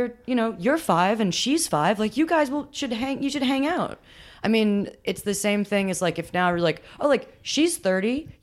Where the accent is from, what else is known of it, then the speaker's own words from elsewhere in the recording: New York, United States; I mean, growing up in New York, they, like, people yell stuff at you.